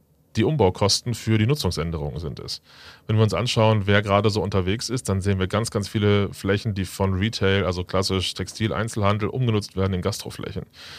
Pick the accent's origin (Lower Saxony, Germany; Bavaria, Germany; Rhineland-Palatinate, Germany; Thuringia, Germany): Lower Saxony, Germany; Hanover; ich bin Hannoveraner